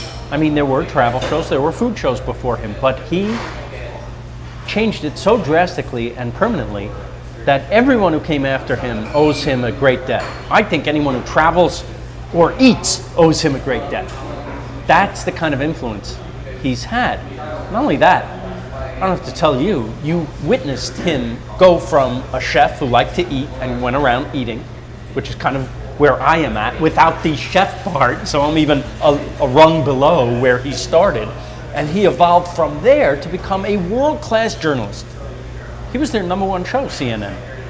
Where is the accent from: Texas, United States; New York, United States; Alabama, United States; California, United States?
New York, United States; You know why? Because I'm from New York. And I wanted to do, I felt an obligation to do the definitive New York.